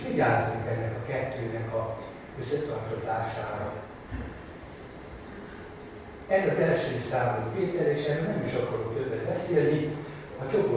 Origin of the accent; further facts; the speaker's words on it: Gödöllő, Pest, Hungary; én Gödöllőn a parókián nőttem fel.